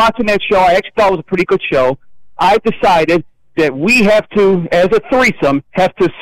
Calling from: Rochester, United States; from Rochester.

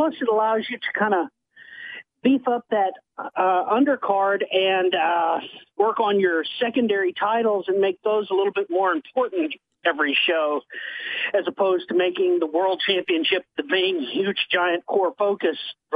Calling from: Arkansas, United States; from Arkansas.

